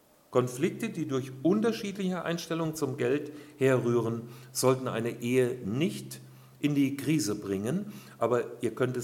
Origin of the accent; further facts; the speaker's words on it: Hesse, Germany; Ich komme aus Nordhessen, aus einem ganz schlichten Handwerker- und Nebenerwerbsbauernhaushalt.